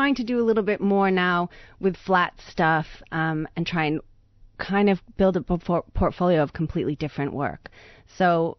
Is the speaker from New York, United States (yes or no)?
yes; New York, United States; So I'm from New York, but my mother's English, so every summer she would bring me over to England